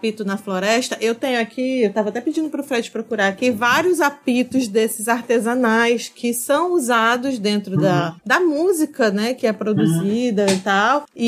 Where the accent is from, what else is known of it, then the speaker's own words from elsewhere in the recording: Brazil; eu sou da Mata Atlântica, né